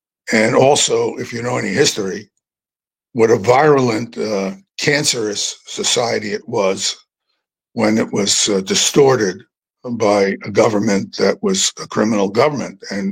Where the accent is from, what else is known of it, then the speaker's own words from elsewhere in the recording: Brooklyn, New York, United States; And so I grew up in Brooklyn with a lot of these people, and it's an accurate description, I'm afraid.